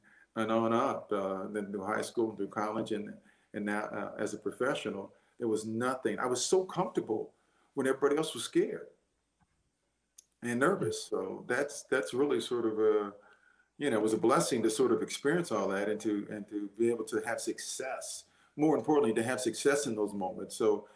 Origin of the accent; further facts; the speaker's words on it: San Diego, California, United States; So everybody thinks I'm a city slicker, right? I'm from San Diego.